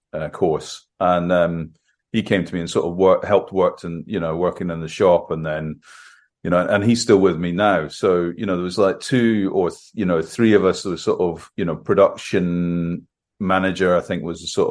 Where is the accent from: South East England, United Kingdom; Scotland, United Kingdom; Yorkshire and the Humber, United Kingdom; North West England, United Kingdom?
Scotland, United Kingdom; inspired by my memories of growing up in Scotland